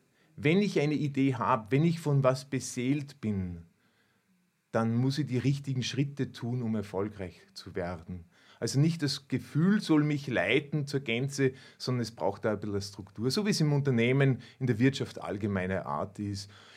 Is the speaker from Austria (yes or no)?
yes; Upper Austria, Austria; ich bin Bauernsohn. Ich komme aus dem Müllviertel, aus der schönen Region in Oberösterreich und bin dort in einer Bauernfamilie aufgewachsen. Ich habe 7 Geschwister.